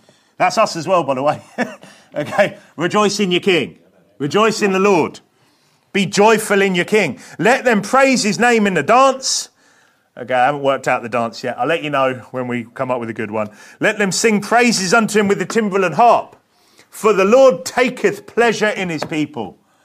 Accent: United Kingdom; obviously, look, we are British here, so it's a little bit different. You know, this is an English church

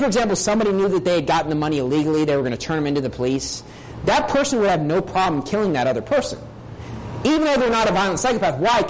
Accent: Bridgeport, West Virginia, United States; Like, I was raised in Bridgeport, West Virginia.

